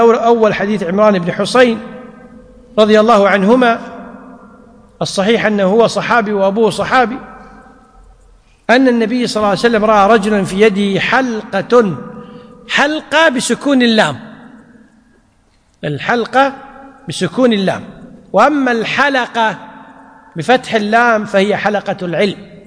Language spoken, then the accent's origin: Arabic; Kuwait; ما يسميه الناس اليوم عندنا في الكويت بالحجاب